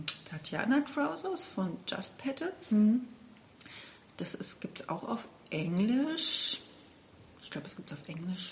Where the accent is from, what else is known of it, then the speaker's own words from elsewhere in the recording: Berlin, Germany; ich komme aus Berlin und ich nähe, seit ganz, ganz, ganz vielen Jahren.